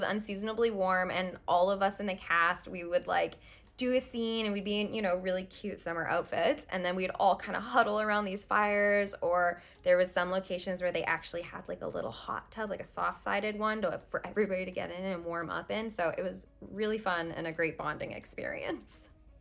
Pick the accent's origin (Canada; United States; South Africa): Canada; because I'm Canadian and it's not available in Canada. It didn't air in Canada. So right now I'm